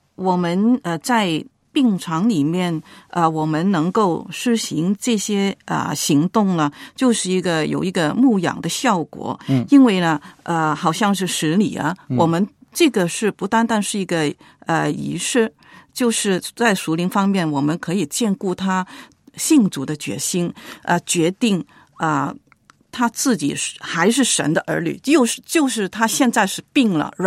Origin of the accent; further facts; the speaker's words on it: China; 特别对我们中国人来说，有很多 有很多人都怕面对死亡